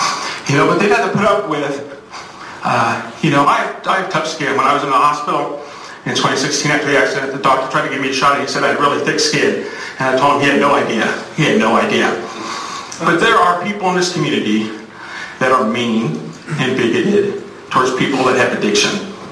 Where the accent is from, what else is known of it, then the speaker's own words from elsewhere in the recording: West Covina, California, United States; born there; I was born here in West Covina. I love West Covina. This is where I made my home. I didn't have to stay here.